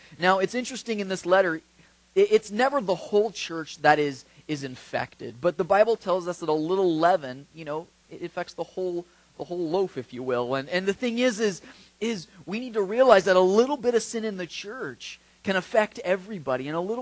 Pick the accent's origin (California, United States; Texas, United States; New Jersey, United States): California, United States; Cottonwood; also born or lived in Red Bluff; now in Chico, United States; And, I mean, I grew up in Cottonwood and Red Bluff. And you know, and the thing is does anybody know where Cottonwood is?